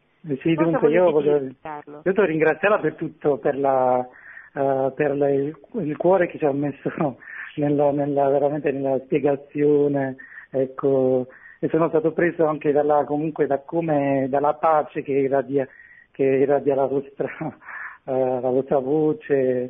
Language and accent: Italian; Taranto, Apulia, Italy; born there; now in Sondrio, Italy; io sono nato a Taranto, però sono al momento sto a Sondrio, lavoro a Sondrio.